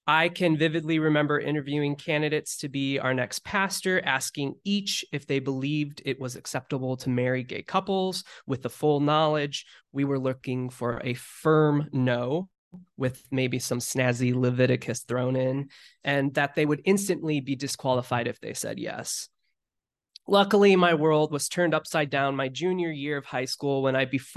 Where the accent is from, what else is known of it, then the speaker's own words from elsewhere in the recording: Walcott, Iowa, United States; I was raised in the small town of Walcott, Iowa, which is more famously known for the world's largest truck stop right off of I-80. Walcott is the small town of 1,300 a mile south of the truck